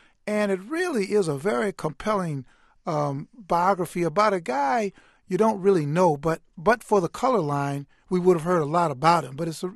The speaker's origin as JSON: {"language": "English", "town": "Chicago", "region": "Illinois", "country": "United States", "tie": "born or raised there", "said": "I grew up in Chicago, and it was a Thanksgiving Day ritual to watch Detroit play Green Bay."}